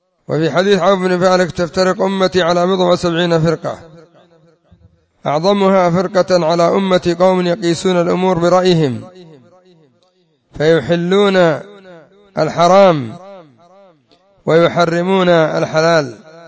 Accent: Yemen; وهم عندنا في اليمن يمثلون من يسمون بالزيدية ومن إليهم

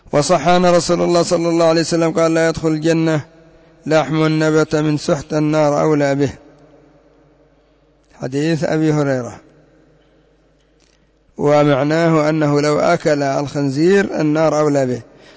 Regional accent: Yemen; كالذي يفرح بكبش العيد عندنا في اليمن

